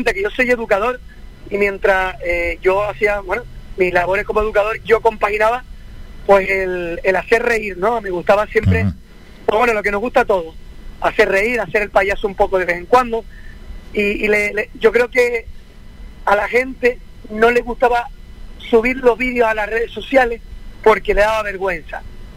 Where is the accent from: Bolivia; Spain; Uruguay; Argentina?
Spain; Canary Islands; los más seguidores que tengo son aquí en Canarias, en la península, que le doy las gracias porque yo puedo decir que he sido profeta en mi tierra